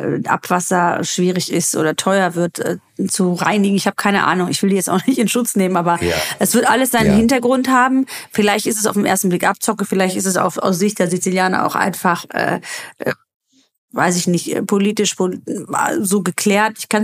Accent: Greece; Also selbst bei uns in Griechenland, Euro, wo ich herkomme, da hat er dieses Jahr auch, ich glaube, 3,50 Euro gekostet.

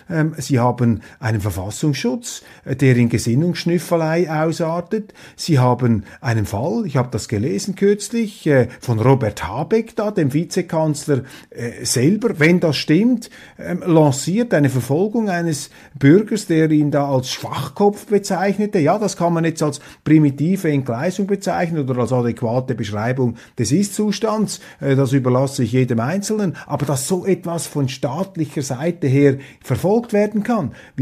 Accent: Switzerland; das beobachte ich als Schweizer mit wachsender Alarmiertheit.

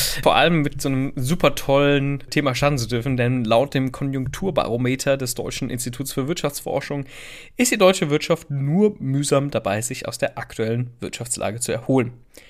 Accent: Italy; Als Italiener koche ich natürlich nur mit Olivenöl.

